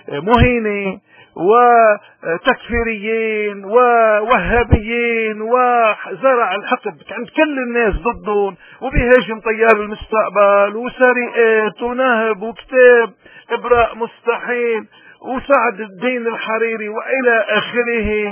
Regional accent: Lebanon; شو المعيار بتمثيلنا كلبنانيين لما بننتخب نواب؟ المعيار بتمثيلنا هو الدستور اللبناني

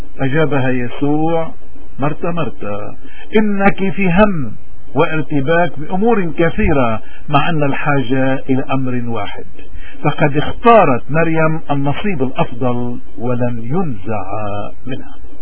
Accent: Lebanon; نحن شو مشكلتنا كلبنانيين؟

